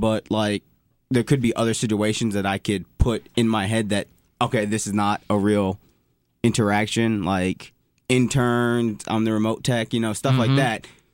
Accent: New York, United States; I grew up in New York, so I had my fair share of large amounts of people.

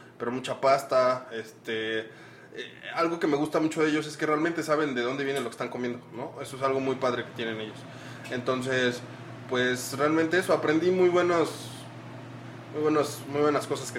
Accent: Mexico City, Mexico; Pues regreso a México, pero regreso al DF, de donde soy, con la familia, con mamá.

